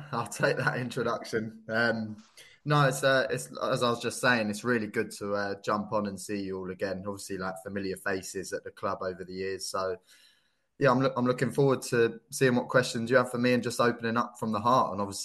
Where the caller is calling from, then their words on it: Inverness, Scotland, United Kingdom; I'm in Inverness. I'm in Scotland, which is, it's actually a very nice sunny day at the minute.